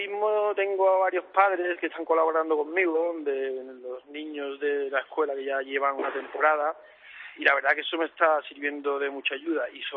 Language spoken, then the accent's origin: Spanish; Seville, Andalusia, Spain; yo soy de Sevilla.